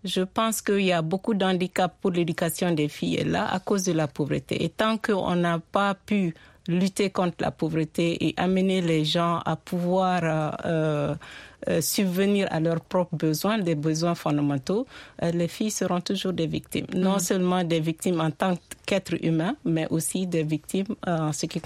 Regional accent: Mali; Je sais, par exemple, moi je suis du Mali.

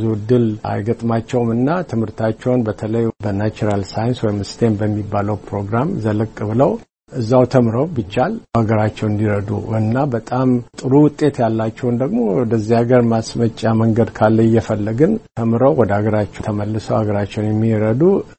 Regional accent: Addis Ababa, Ethiopia; ይሄ እኔ ጓደኛ ከወሊሶ ነው፣ እኔ ከአዲስ አበባ ነኝ።

